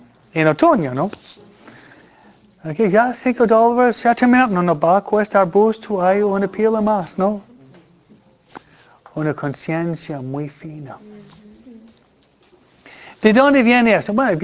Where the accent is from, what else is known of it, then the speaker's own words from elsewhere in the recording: New York, United States; en invierno, de donde vengo yo, hay nieve, ¿no? ¿Y qué hacíamos nosotros?